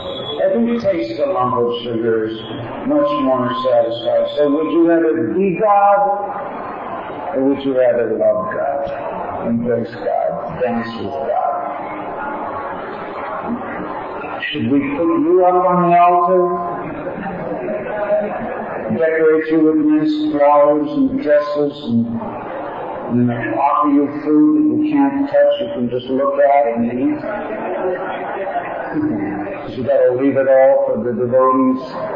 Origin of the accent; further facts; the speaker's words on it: Western Canada, Canada; I remember thinking it was my hometown. I was the only one there. I was the first one in Western Canada to join.